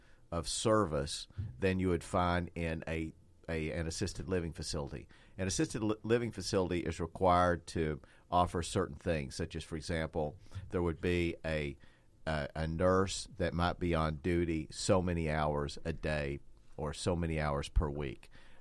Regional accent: Appalachia, United States; where I grew up in Appalachia in a local nursing home

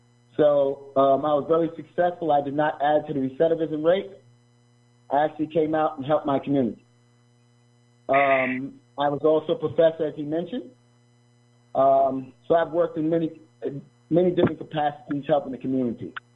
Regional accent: New York City, New York, United States; I'm from New York City.

